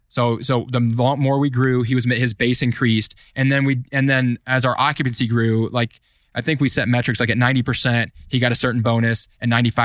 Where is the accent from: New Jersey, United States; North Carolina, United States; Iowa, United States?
Iowa, United States; Des Moines; You know, so I'm from Des Moines. So, you know, some of my friends that I grew up with now are commercial brokers.